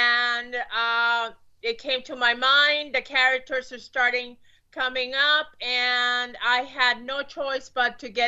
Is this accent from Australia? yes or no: no; Puerto Rico; Well, I am from Puerto Rico.